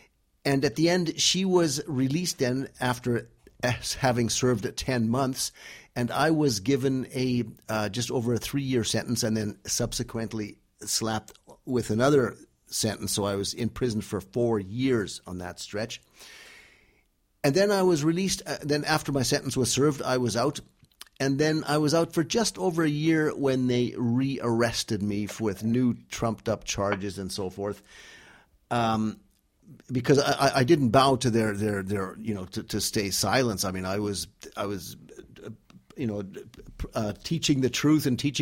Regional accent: Canada; when we were slowly being indoctrinated growing up in Canada

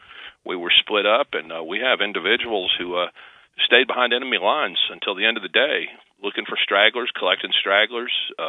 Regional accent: Florida, United States; moved away as an adult; Instead of going north to the factories, we went south. I grew up in South Florida. When I graduated high school, I joined the Marine Corps.

